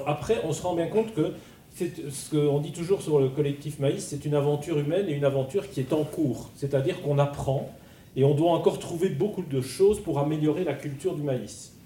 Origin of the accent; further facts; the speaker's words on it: Belgium; now in Gers, France; je suis belge ayant habité dans des villes toute ma vie, et ça fait 10 ans que je suis dans Gers